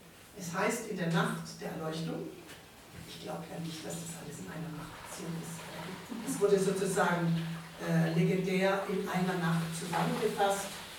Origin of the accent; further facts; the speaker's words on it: Baden-Württemberg, Germany; also weißt du, ich komme aus Baden.